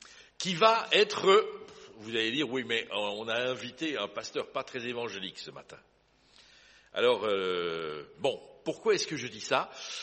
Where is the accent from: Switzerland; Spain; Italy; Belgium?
Belgium; Liège, Wallonia; moved away; je suis parti de la Belgique, mais dans la Belgique, je suis quand même un Wallon. Et moi … je suis né à Liège. À Liège, Liège.